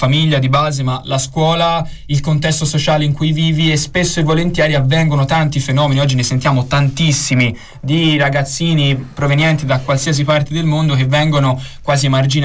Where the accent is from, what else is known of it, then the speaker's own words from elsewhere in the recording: Florence, Tuscany, Italy; sono un fiorentino incallito, e quindi però ti do ragione, cioè io ho la fortuna come Chiara di abitare in un quartiere che è l'Oltrarno, che è forse l'unico quartiere del centro storico